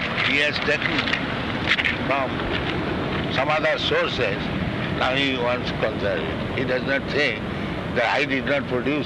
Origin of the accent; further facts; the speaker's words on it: India; Who says India is starving? You are saying. I am Indian, I don't say.